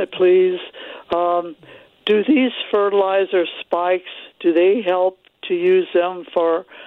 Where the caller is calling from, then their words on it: Mascoutah, Illinois, United States; From Muskuta, Illinois.